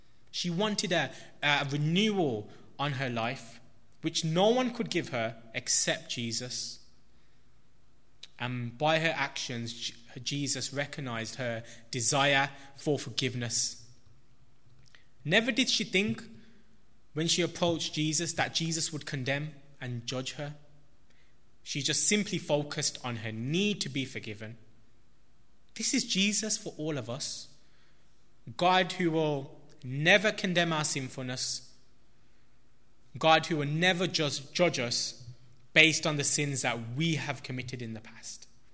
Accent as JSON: {"language": "English", "town": "Handsworth", "region": "West Midlands", "country": "United Kingdom", "tie": "born or raised there", "said": "For those who don't know, I was born and I grew up in Handsworth"}